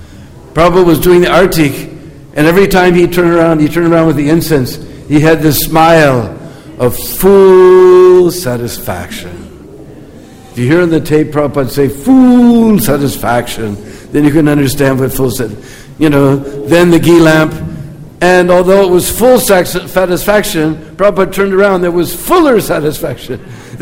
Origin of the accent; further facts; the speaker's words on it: United States; And, you know, I'm from America